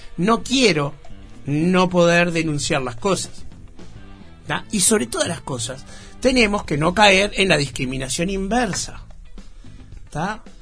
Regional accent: Montevideo, Uruguay; Yo nací en el Cerrito de la Victoria y me mudé muy chiquito a Malvin.

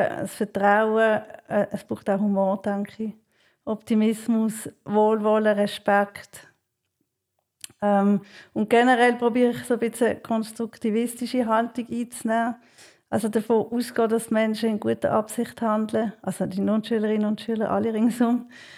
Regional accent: Basel, Basel-Stadt, Switzerland; Ich bin in Basel aufgewachsen, wie man gehört. Ich habe dort Matur gemacht.

